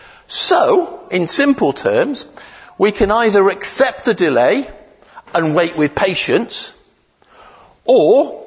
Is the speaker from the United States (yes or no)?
no; United Kingdom; Or perhaps, being typically British, if I'm allowed to say that, meh, not really.